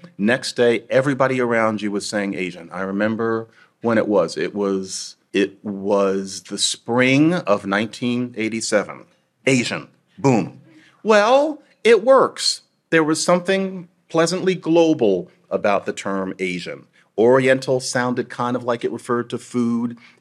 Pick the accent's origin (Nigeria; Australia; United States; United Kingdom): Nigeria; I'm from Nigeria